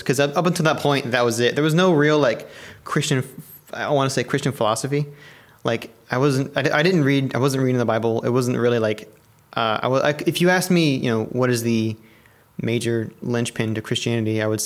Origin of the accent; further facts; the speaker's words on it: Maryland, United States; By the way, I'm from Maryland. I left my old church in Maryland